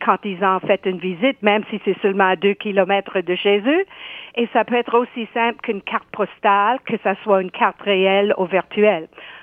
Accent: Nova Scotia, Canada; sur des aspects de l'histoire et du patrimoine de notre comté Inverness au Cap-Breton.

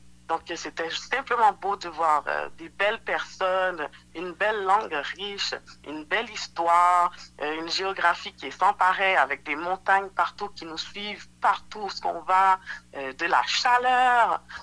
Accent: Quebec, Canada; also born or lived in Haiti; Donc, pour clarifier, moi, je suis née au Québec. Et j'ai grandi au Québec.

